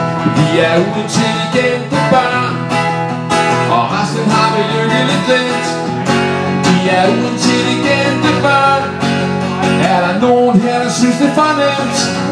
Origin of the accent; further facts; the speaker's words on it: Roskilde, Zealand, Denmark; jeg er jo født og opvokset i Roskilde. Jeg kommer her ikke så tit længere.